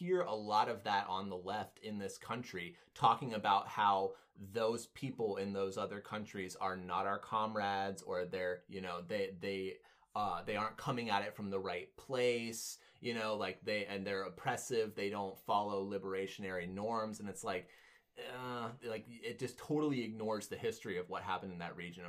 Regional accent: United States; Because we come from America where it's like, oh, well, multiculturalism is the name of the game, right?

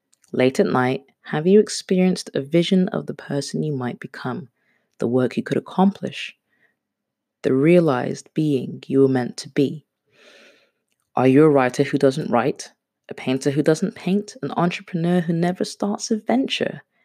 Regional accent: Kenya; being a Kenyan kid, right, I might be a bit of a third culture kid, and I am a third culture kid, but by the same token, I am completely unapologetically Kenyan.

